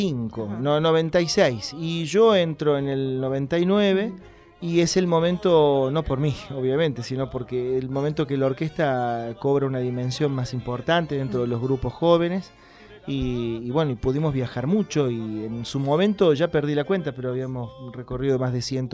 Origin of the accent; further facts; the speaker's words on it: Córdoba, Argentina; born there; yo nací en Córdoba en el año 74 y … una cantante de folclore, una cantoraza, tíos cómicos, imitadores